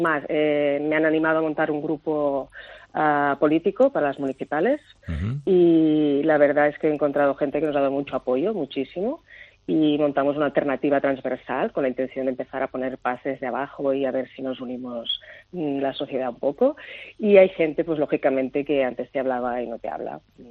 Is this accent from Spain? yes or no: yes; Catalonia, Spain; como catalana y viviendo en Cataluña